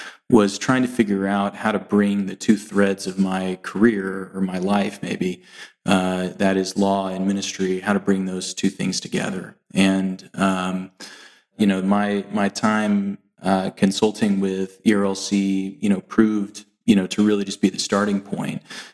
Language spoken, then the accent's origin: English; Dallas, Texas, United States; I grew up in the Dallas area. I went to the great University of Texas for undergrad and for law school.